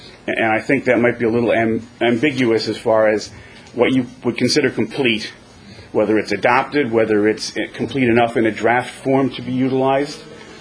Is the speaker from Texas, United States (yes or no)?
no; Byram Township, New Jersey, United States; I'm from Byram Township.